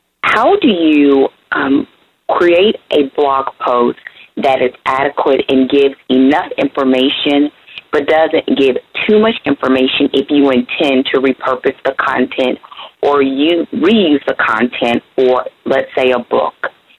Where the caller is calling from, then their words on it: Houston, Texas, United States; I'm calling from Houston, Texas.